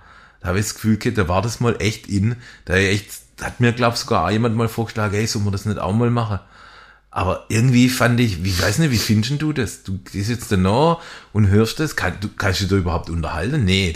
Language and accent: German; Böckingen, Baden-Württemberg, Germany; Also ich bin ja aus Böckingen.